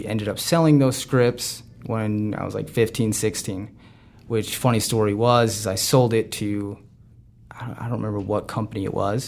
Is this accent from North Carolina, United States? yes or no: no; St. George, Utah, United States; So I grew up in St. George, Utah. Dad was not rich.